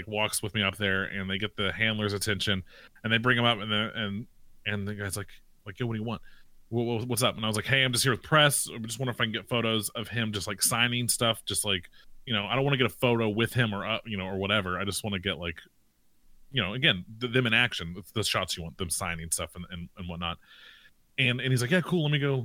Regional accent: United States; like I have absolutely zero power over anything. I'm literally just the American face.

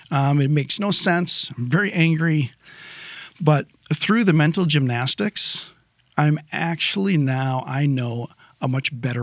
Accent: Wisconsin, United States; Now, I grew up in northern Wisconsin. I was born in Green Bay. And I'm used to cold.

